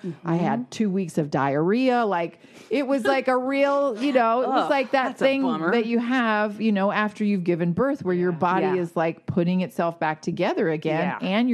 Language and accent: English; Georgia, United States; born or raised there